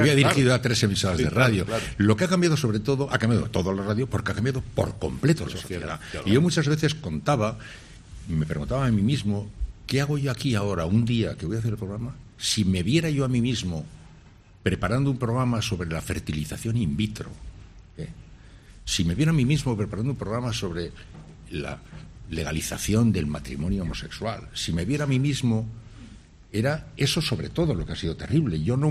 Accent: Basque Country, Spain; siendo vasco encima, ¿no?

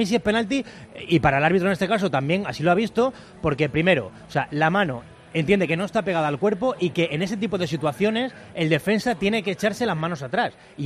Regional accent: Mérida, Extremadura, Spain; yo soy de Mérida?

